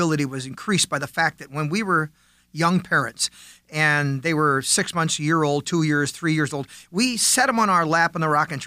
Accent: California, United States; I'm from California, not from Tennessee, but I've settled in Tennessee

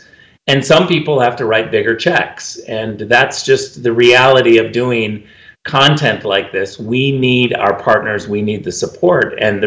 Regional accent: California, United States

